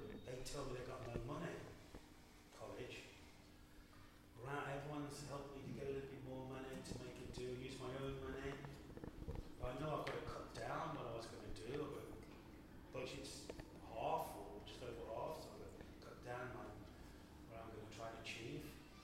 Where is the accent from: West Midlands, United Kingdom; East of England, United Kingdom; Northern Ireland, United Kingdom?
West Midlands, United Kingdom; So I used material that were inspired by growing up in the Black Country